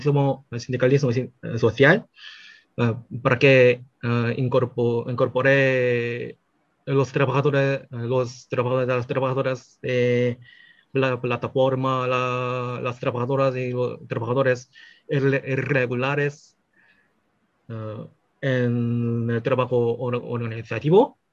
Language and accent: Spanish; South Korea; Spanish is a second language; soy un coreano y vivo en Corea